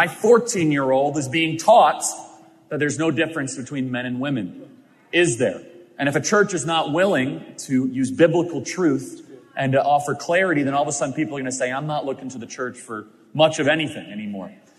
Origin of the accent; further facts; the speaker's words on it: Illinois, United States; now in Arizona, United States; And you know, I grew up in Illinois. And the fun thing about being from Illinois is we have term limits in Illinois.